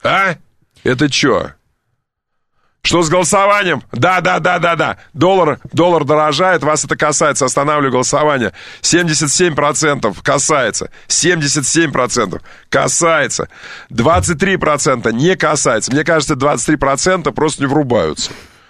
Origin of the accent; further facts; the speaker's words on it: Kerch, Crimea, Ukraine; born there; вот я крымчанин, я родился в Керчи.